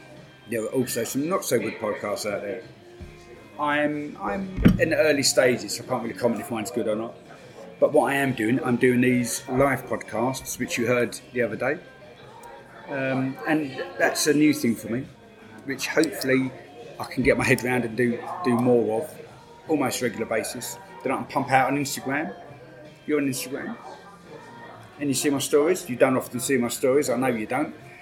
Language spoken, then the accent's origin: English; England, United Kingdom; And as I said to Roy, that's how they know that we're English